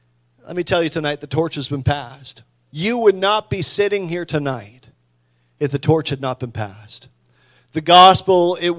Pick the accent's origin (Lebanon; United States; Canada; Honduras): Canada; Hatfield Point, New Brunswick; When I was growing up in Hatfield Point, we used to have candlelight services.